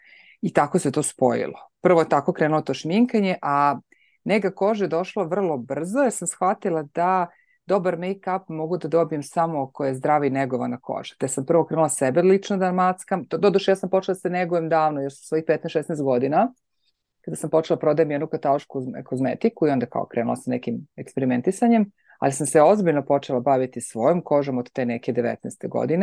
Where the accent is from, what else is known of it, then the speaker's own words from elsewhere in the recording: Nova Pazova, Vojvodina, Serbia; još u amaterskom pozorištu u kom sam odrasla u Novoj Pazovi